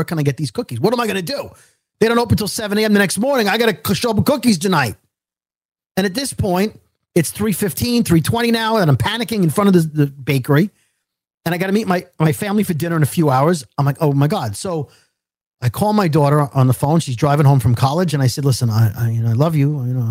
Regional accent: Brooklyn, New York, United States; I'm a kid from Bensonhurst, Brooklyn, who made it in radio.

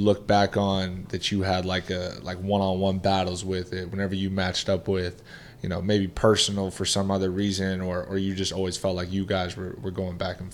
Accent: Massachusetts, United States; I grew up watching Pierce a lot growing up in the Boston area

